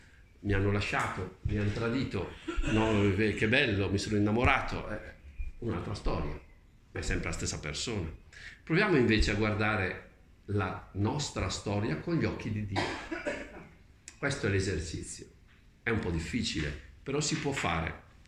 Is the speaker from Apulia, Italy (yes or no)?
no; San Zeno Naviglio, Lombardy, Italy; mio paese che è San Zeno Naviglio